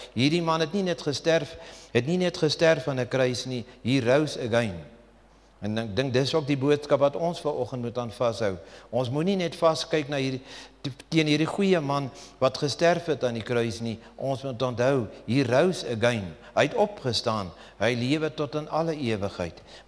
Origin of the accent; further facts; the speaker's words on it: Bloemfontein, Free State, South Africa; born there; Afrikaans is a second language; Nou, my Engels is nie baie goed nie, ek is hier in Bloemfontein gebore.